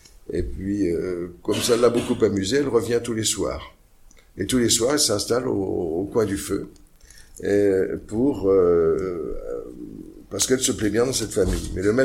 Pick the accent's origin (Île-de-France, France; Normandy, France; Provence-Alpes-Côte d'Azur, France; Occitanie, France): Normandy, France; On raconte chez moi au Bocage normand trois histoires de fées.